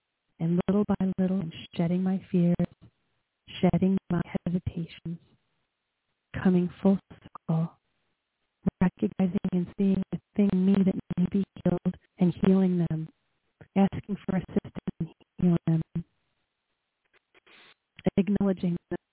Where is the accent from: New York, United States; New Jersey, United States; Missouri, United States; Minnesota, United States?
New Jersey, United States; Again, I am from Southern New Jersey, which is about 10 minutes from the city of Philadelphia on the side of the Delaware River.